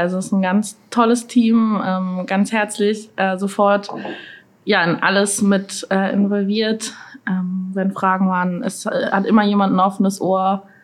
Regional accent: Schleswig-Holstein, Germany; also born or lived in Hamburg; ich bin zwar in Hamburg geboren, aber an der Stadtgrenze von Schleswig-Holstein in Halsmeck aufgewachsen.

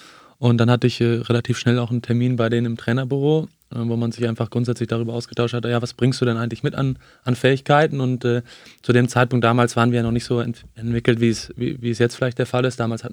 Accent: Bad Iburg, Lower Saxony, Germany; ich komme aus dem Südkreis, aus Bad Iburg, da wohne ich auch heute noch.

